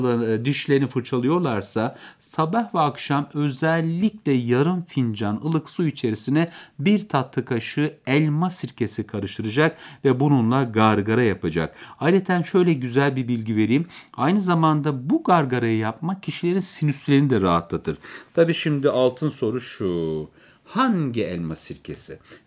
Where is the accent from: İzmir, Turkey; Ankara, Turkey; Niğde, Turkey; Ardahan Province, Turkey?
Ankara, Turkey; Beypazarı; Anadolu'da ben Beypazarlıyım.